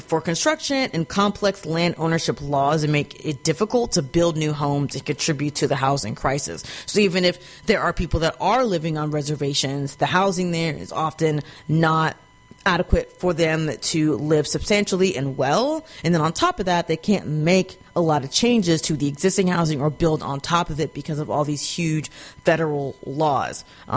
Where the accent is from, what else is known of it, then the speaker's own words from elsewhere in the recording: Texas, United States; You know, like growing up in Texas, I had little to no access to any indigenous people growing up.